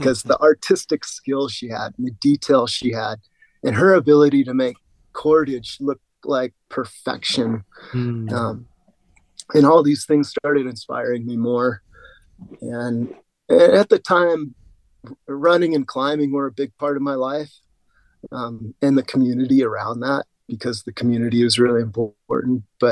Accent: California, United States; I grew up in Southern California, but it wasn't until I moved to Yosemite where I started meeting some mentors

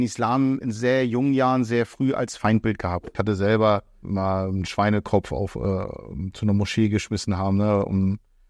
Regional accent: Stockelsdorf, Schleswig-Holstein, Germany; Bin dann gut behütet aufgewachsen hier in Stockelsdorf, ein kleiner Vorort von Lübeck.

